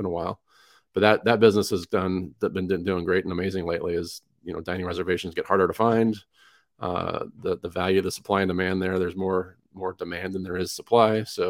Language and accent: English; Utah, United States; I grew up in Utah. My parents would take us to Disneyland every few years, I guess.